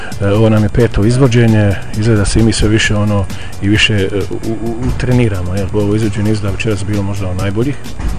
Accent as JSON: {"language": "Bosnian", "country": "Bosnia & Herzegovina", "said": "imamo mi tamo kod nas u Bosni par pozorišta"}